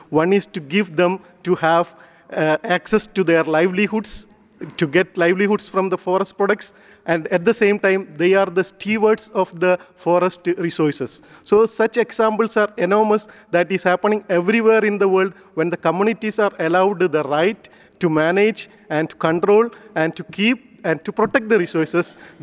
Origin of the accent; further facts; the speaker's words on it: Odisha, India; I'm from India, in the state of Orissa, in the Mayurbhanj district